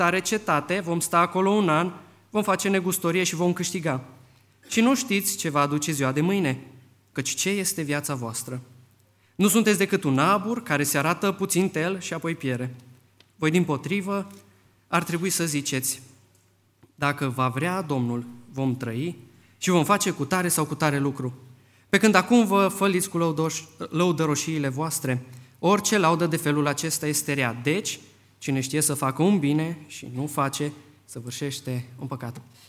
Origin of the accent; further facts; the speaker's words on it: Vulcan, Hunedoara County, Romania; vin din România, din județul Hunedoara. Stau într-o localitate undeva la sudul județului, numită Vulcan.